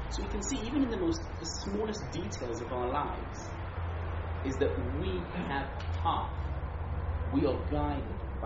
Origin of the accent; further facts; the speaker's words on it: Israel; born there; English is a second language; I was born in Eretz Yisroel. I was not born abroad, therefore English is not my mama lashon. By definition, I am not an English speaker.